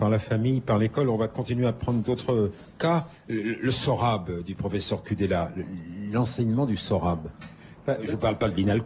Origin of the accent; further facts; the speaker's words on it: Saint-Malo, Brittany, France; mais moi je suis de Saint-Malo